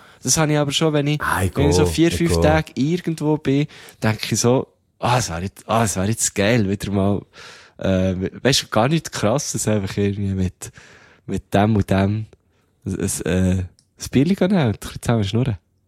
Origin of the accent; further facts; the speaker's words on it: Thun, Bern, Switzerland; wenn ich ab und zu länger nicht mehr, auf Thun fahre, was ja meine Heimat ist